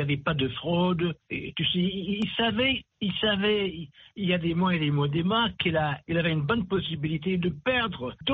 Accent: California, United States; toute ma vie ici en Amérique, je suis Américain 100%, en Californie, fier de mon pays

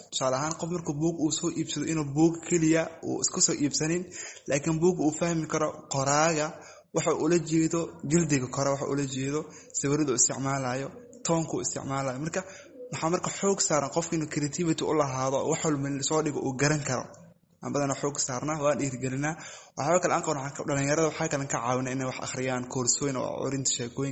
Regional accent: Kenya; asalkay waxaan ka imaaday Kenya ahay, dadka dhalinyarada qaxootiga wax ku soo bartaa ahay.

